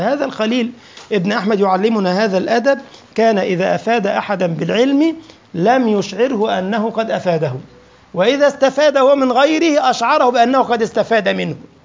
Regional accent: Egypt; فكان في خواجة عندنا في مصر قديما يعني

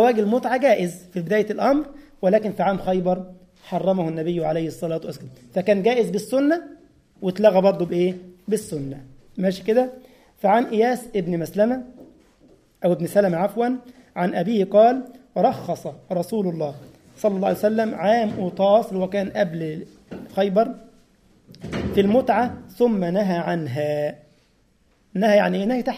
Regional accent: Egypt; يعني حتى عندنا في مصر كثيرا ما يكون كل فترة كده جزار في الحي

